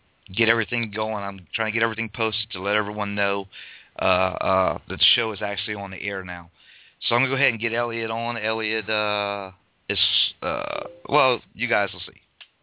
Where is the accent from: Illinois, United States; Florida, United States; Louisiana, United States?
Louisiana, United States; Morgan City; I'm from South Louisiana myself, Morgan City.